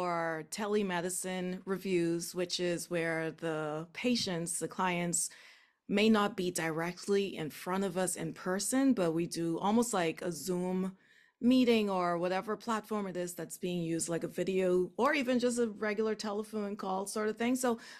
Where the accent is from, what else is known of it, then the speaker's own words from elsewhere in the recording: Nassau, New Providence, Bahamas; also born or lived in Nova Scotia, Canada / Kingston, Jamaica; I've grew up here. I was born here in the Bahamas, Nassau, Bahamas, and I've lived here for most of my life. Only when I left to do university in Nova Scotia, Canada.